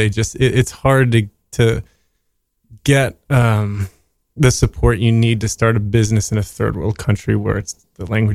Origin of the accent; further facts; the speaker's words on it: United States; I grew up in America with my father's